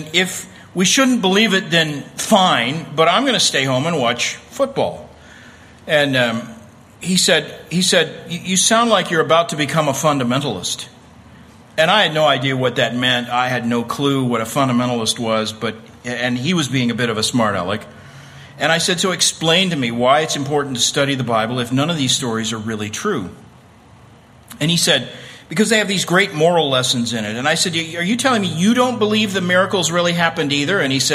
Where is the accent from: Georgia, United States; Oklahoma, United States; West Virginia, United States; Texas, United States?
Oklahoma, United States; I grew up in Oklahoma and grew up going to Sunday school every Sunday of my life